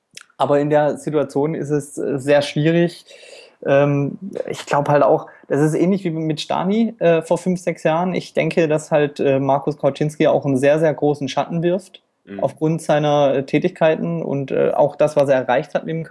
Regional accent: Baden-Württemberg, Germany; also born or lived in Franconia, Germany / Palatinate, Germany; Also mein Vater kommt aus Karlsruhe, ich bin aber in Franken geboren, war im Kindergarten in der Pfalz und dann in Nordwürttemberg in der Nähe von Heilbronn bin ich dann zur Schule gegangen und eigentlich aufgewachsen.

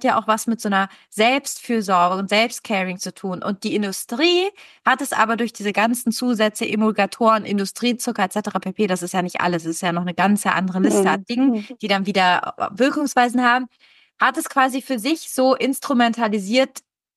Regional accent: Italy; German is a second language; ich komme aus Italien, für mich ist es relevant zu essen.

